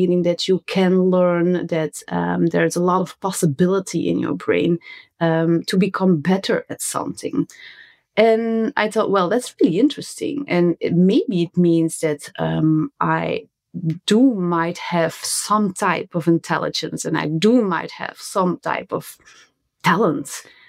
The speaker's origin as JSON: {"language": "English", "region": "Flanders", "country": "Belgium", "second_language": "English", "said": "I'm from Belgium. I live in Antwerp with my husband."}